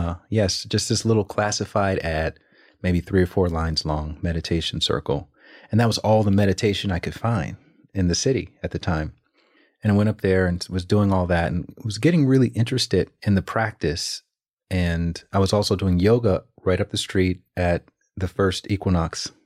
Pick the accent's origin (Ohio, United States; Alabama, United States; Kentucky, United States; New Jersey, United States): Alabama, United States; now in Los Angeles, United States; I'm from Alabama, so there's no one in Alabama … right? But I took on the name once I moved to Los Angeles.